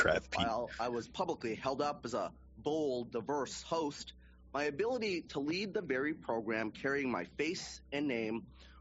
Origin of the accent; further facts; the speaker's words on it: Alberta, Canada; As a kid growing up in Alberta, I wasn't like most of my friends.